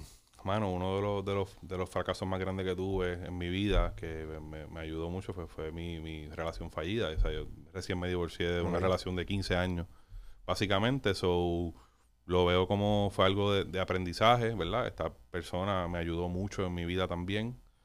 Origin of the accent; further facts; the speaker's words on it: Puerto Rico; So, mano, ya yo soy un boricua, bien apasionado con mi gente